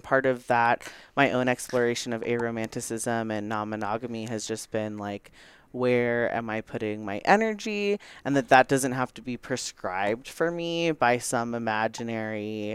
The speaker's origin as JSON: {"language": "English", "region": "Texas", "country": "United States", "tie": "born or raised there", "said": "My family is Indian and I grew up in Texas."}